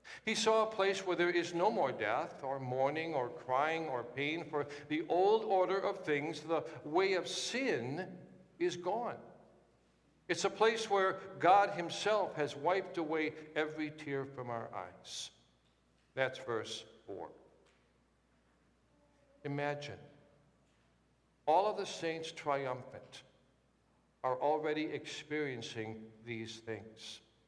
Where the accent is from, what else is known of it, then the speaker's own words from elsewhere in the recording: Watertown, Wisconsin, United States; Growing up in Watertown, Wisconsin, ice skating at Washington Park